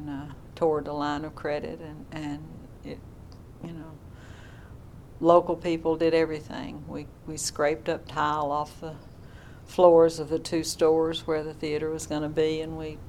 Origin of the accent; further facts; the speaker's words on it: Horse Cave, Kentucky, United States; we're not different because we're from Horse Cave.